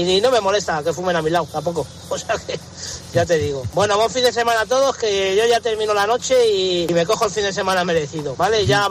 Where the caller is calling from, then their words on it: Madrid, Community of Madrid, Spain; de Madrid y bueno, soy un exfumador desde hace ya 12 años casi